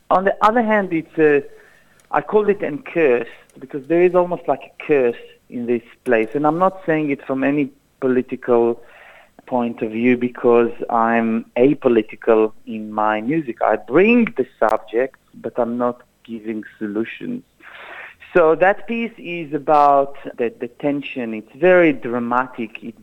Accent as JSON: {"language": "English", "town": "Jerusalem", "region": "Jerusalem District", "country": "Israel", "tie": "born or raised there", "second_language": "English", "said": "So living, growing up in Jerusalem, it was greatly influenced my creative work."}